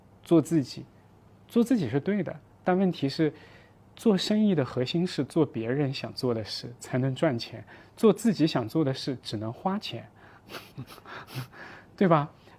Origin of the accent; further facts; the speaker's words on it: Japan; Chinese is a second language; 但是我们日本人不行啊，我们日本人就想躺平